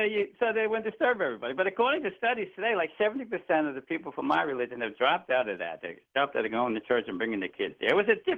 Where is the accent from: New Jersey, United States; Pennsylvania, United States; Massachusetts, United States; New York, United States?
New York, United States; Brooklyn; born there; I was born in Brooklyn back in the day, and I went to a all-male parochial school where the Franciscan brothers were in charge.